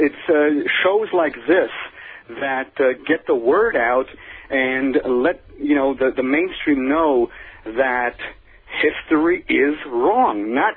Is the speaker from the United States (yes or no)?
no; Switzerland; part of my life I grew up in Switzerland.